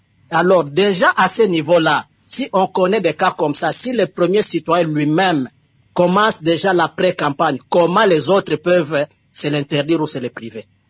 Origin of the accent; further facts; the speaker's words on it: DR Congo; moved away; chez nous, en République démocratique du Congo